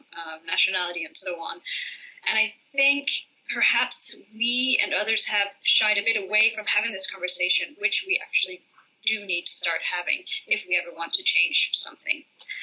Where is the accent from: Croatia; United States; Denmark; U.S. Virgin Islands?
Denmark; also born or lived in Geneva; now in Mogadishu, Somalia; I am originally from Denmark, where I've grown up most of my life.